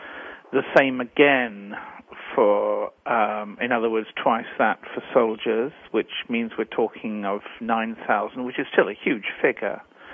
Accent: United Kingdom; because I'm a Brit

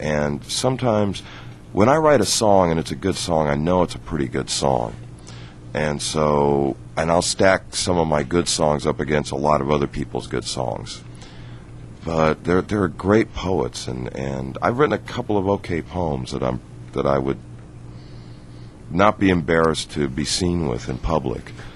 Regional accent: California, United States; there were a lot of great guys out where we grew up in the Downey, Pico Rivera, Bellflower, Norwalk area that were great guitar players.

